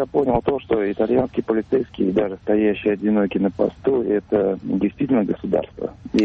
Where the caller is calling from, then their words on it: Yaroslavl, Yaroslavl Oblast, Russia; я звоню вам из Ярославля. В 97-м году я служил в Москве, в милиции.